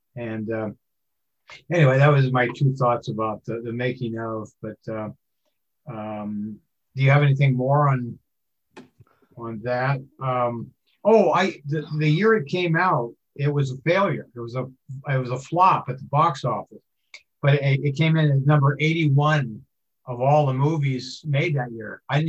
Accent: Calistoga, California, United States; I grew up in Calistoga, which is 18 miles away, and so I went over there a lot of times, and I know the city very well.

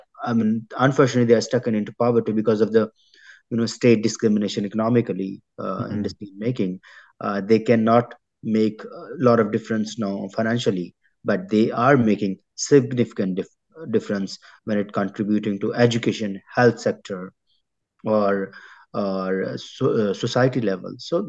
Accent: Pakistan; English is a second language; Oh, despite being born and raised in Pakistan, I can also doubt on that, because hope is there.

